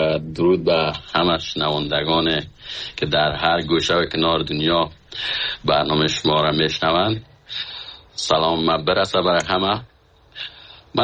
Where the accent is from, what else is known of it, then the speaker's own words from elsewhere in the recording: Khinjan, Parwan, Afghanistan; moved away as an adult; من از فامیل بسیار فقیر از افغانستان هستم که از سالنگ هستیم، از خنجان فامیل ما اونجا زندگی میکنن که از اونجا آمدیم.